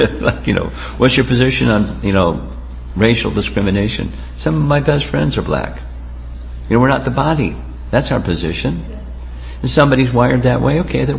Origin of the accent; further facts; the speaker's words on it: New York, United States; And I'm from New York.